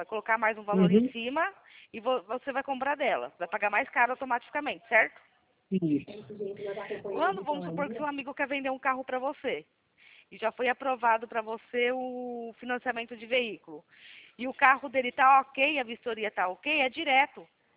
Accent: Atibaia, São Paulo, Brazil; Eu sou daqui de Atibaia.

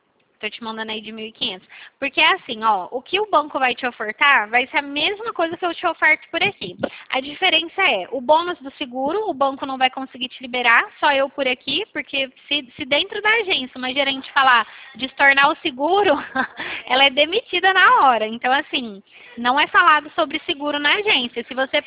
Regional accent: São Paulo, Brazil; Eu sou de São Paulo, tá?

